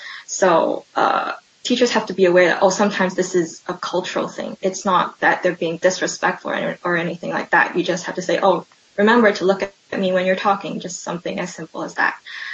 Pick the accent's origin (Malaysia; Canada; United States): Malaysia; even though I was raised in Malaysia